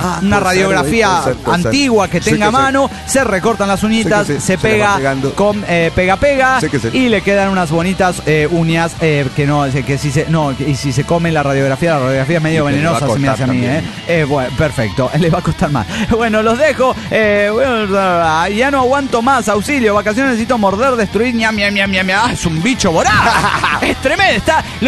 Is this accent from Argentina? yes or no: no; Peru; born there; yo nací en pleno terrorismo en el Perú, en la época de Sendero Luminoso.